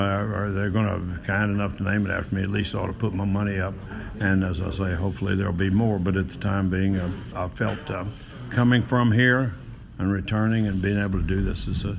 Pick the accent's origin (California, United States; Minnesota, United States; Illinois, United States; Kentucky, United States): Kentucky, United States; Greenup; Well, it's a long way from Greenup. It's a long way from my hometown in the sense that I came just like a lot of East Kentuckians, that we didn't have any money.